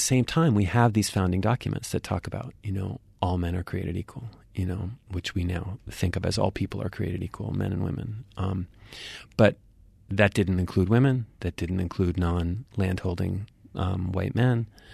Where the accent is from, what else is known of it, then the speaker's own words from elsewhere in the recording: New England, United States; I mean, growing up in New England, I certainly learned this story of the Puritans coming over